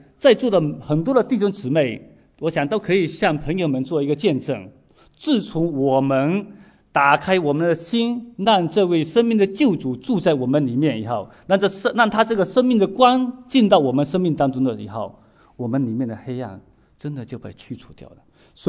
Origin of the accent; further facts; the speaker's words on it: China; 就好像我们中国人啊